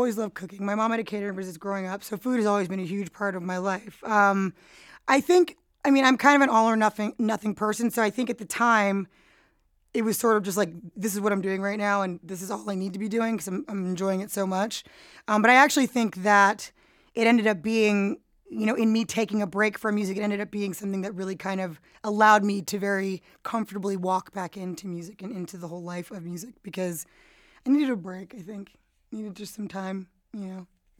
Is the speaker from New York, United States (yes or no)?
yes; New York, United States; just being in New York is great. So it's kind of, you know, I mean, it is my hometown, it's my stomping ground.